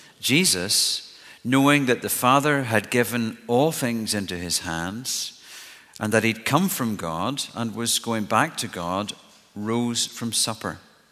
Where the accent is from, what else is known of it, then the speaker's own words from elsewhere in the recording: Lisburn, Northern Ireland, United Kingdom; I grew up in Lisburn, as some of you know. I actually was part of Campaigners here when it started.